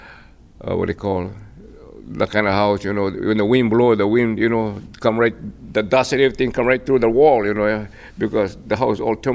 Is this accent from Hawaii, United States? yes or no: yes; Kilauea, Hawaii, United States; born there; I was born in Kilauea, and I was a very sick child.